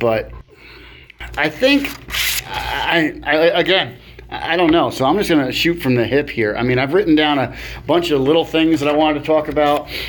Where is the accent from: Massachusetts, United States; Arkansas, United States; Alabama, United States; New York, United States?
New York, United States; So, as many of you know, I am from New York.